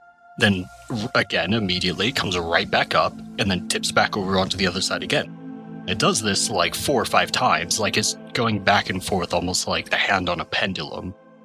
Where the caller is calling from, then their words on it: Utah, United States; I'm calling from Utah.